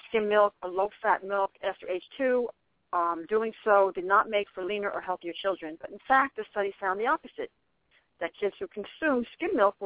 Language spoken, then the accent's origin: English; New Jersey, United States; You know, I'm from New Jersey. I'm like quick.